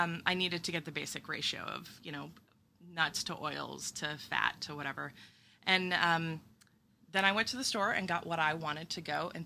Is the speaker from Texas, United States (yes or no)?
yes; Texas, United States; I'm from Texas, and she used to have pecan trees in the backyard, and we would just, like, run out there and gather them and crack them at the table and just eat them raw all through my childhood.